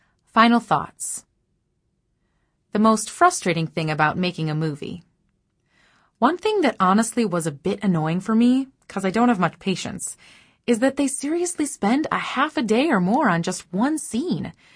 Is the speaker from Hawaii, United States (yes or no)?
yes; Kauai, Hawaii, United States; My brothers and I were born and raised in Kauai, so we're more kind of on cruise control.